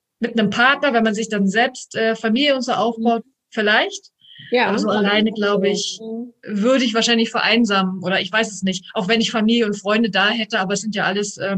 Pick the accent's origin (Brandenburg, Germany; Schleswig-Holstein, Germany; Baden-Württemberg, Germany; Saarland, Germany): Brandenburg, Germany; now in Hamburg, Germany; Nein, ich bin keine gebürtige Hamburgerin. Ich komme ursprünglich aus dem Spreewald in Brandenburg. Lebe aber jetzt seit 15 Jahren in Hamburg.